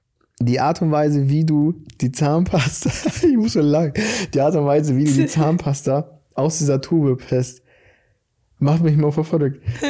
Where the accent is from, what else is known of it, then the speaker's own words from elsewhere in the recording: Brazil; weil ich bin ein Brasilianer, aber ich bin da voll deutsch, glaube ich.